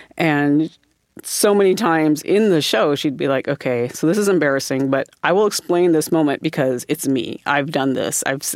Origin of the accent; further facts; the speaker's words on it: South Dakota, United States; I grew up in South Dakota, so harvest was very much at the forefront of that.